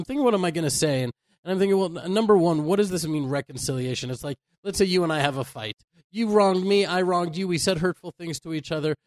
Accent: Houston, Texas, United States; I'm from Houston and I feel a certain affinity to them.

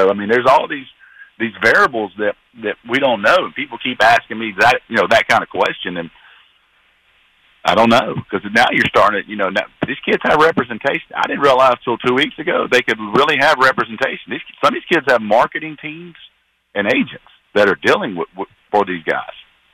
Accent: Rome, Georgia, United States; here in my hometown in Rome, Georgia

